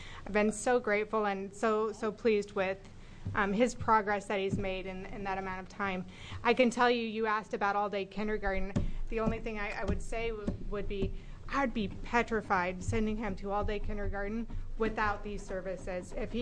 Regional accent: Monmouth, Oregon, United States; I'm from Monmouth, Oregon.

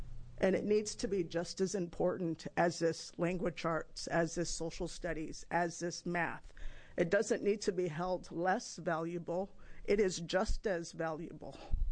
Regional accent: Warm Springs, Oregon, United States; and I come from the Confederated Tribes of Warm Springs.

